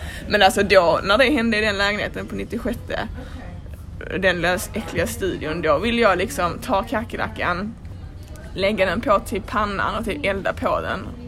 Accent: Sweden; Alltså jag kommer ihåg, för det har vi liksom inte hemma i Sverige i typ husen och sånt liksom.

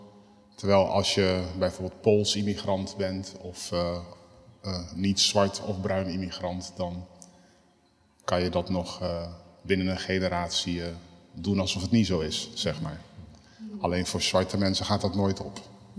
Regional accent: Rotterdam, South Holland, Netherlands; Mijn ouders komen uit Suriname. Ik kom uit Rotterdam-West. Ik woon nu op Rotterdam-Noord. Ik heb best veel gereisd, veel landen gezien en meegemaakt. En uiteindelijk wilde ik gewoon terug naar huis. Dus vandaar dat ik nu weer in Rotterdam

